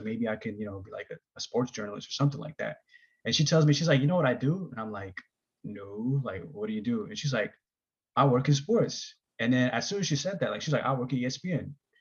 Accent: Eritrea; we come from Eritrea, and soccer, cycling, track and field, or not track and field, but like marathon running and long distance running is big in our country.

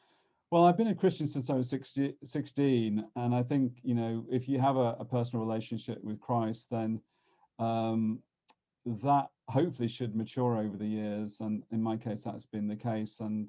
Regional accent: St Helens, North West England, United Kingdom; All right. I grew up in St. Helens in the northwest of England, and my mother was Irish and my father English, and my mother grew up Roman Catholic and my dad at Church of England.

